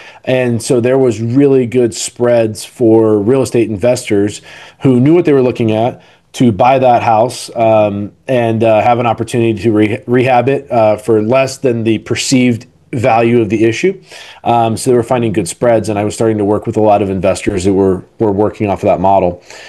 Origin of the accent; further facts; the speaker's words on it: Wichita, Kansas, United States; So I'm from Wichita, Kansas. When I graduated college, I moved back to Wichita to work at Koch Industries